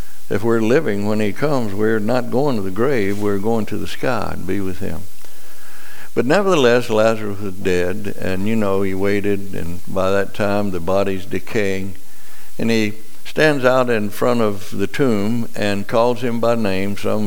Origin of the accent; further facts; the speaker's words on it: Mississippi, United States; I thought, oh, Lord, I wouldn't know it. I'm just from Mississippi.